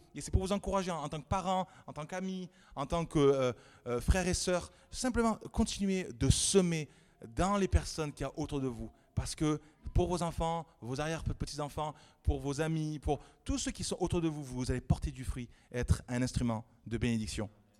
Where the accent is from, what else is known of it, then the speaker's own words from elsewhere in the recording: Nîmes, Occitanie, France; j'ai retrouvé l'église de Nîmes, c'est là où j'ai grandi pendant 25 ans.